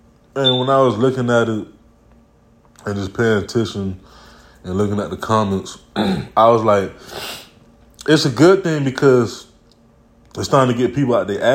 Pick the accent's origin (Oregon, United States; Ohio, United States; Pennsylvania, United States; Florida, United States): Florida, United States; Miami; I'm from Miami, born and raised Miami-Dade County, right?